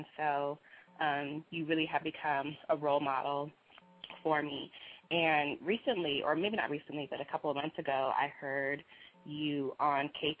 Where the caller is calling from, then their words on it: California, United States; I'm calling from California.